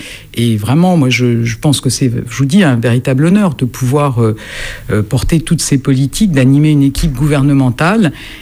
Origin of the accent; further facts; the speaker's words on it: Normandy, France; moi, ma famille est originaire du Calvados, je suis originaire du Calvados. C'est là où ma mère est née, a grandi. Mes grands-parents aussi ont vécu dans le Calvados.